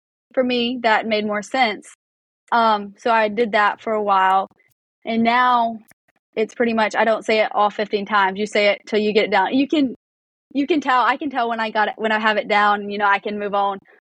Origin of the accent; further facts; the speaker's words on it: Little Magnolia, United States; I'm from Little Magnolia. It's a very small town, and somehow I have friends, not somehow, but through Bible quizzing, I have friends from all over the United States.